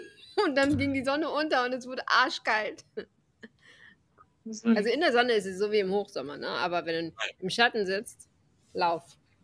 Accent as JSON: {"language": "German", "region": "North Rhine-Westphalia", "country": "Germany", "moved": "yes", "lives_now": "Freiburg, Germany", "said": "ich komme ja aus NRW, bin aber nach Freiburg gezogen"}